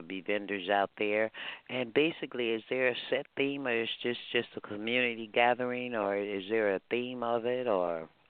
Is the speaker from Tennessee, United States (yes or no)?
no; Texas, United States; You know, I'm a Texan.